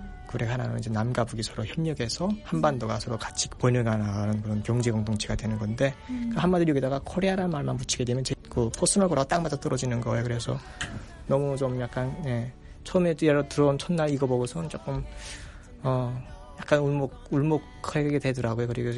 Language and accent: Korean; North Korea; 제가 북한에서 왔다고 해도